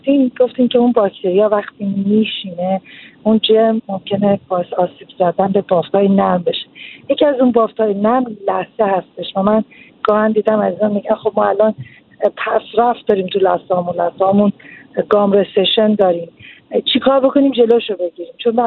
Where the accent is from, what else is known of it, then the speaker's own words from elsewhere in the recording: Iran; بیشتر ما که از ایران اومدیم